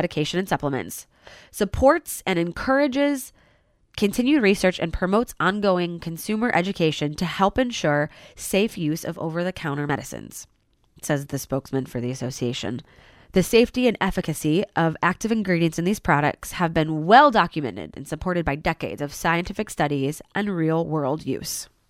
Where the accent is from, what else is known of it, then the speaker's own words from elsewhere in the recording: Chicago, Illinois, United States; now in Greenwood, United States; So I'm not a Greenwood native. I'm a transplant. I'm from Chicago originally.